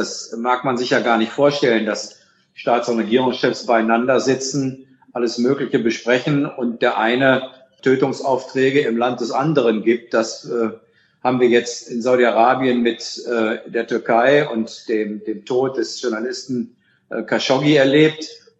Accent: Goslar, Lower Saxony, Germany; weil in diesem Fall auch in meiner Heimatstadt Goslar

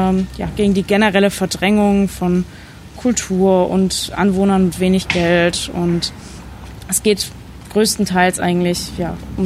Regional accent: Düsseldorf, North Rhine-Westphalia, Germany; Ich komme aus Düsseldorf gebürtig, bin hier dann aber so ein bisschen zwischen den Stadtteilen hin und her gezogen.

